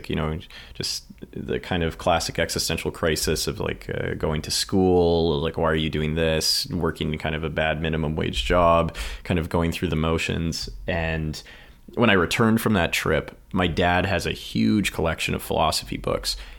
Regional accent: Alberta, Canada; I'm from Alberta, mm-hmm. which is quite practical, quite people don't like to argue.

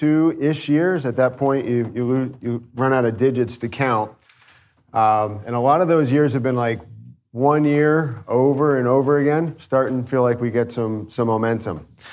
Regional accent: New Jersey, United States; accent: Jersey; A little bit about my journey. New Jersey. We got a couple Jersey guys here, right? You like my Jersey accent?

